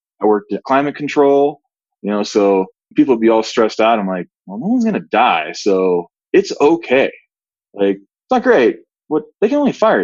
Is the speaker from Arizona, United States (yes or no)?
no; Colorado, United States; I'm from Colorado, and I left to go to college at Texas A&M